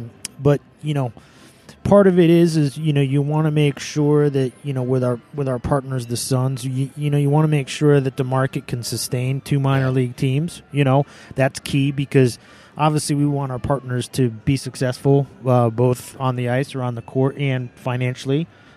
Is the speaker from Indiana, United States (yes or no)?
no; Glastonbury, Connecticut, United States; moved away; I'm originally from outside of Hartford, Connecticut, yeah. Glastonbury. So grew up, playing hockey. Went to UConn. Like I said, was there until 97, and then I've been out west ever since.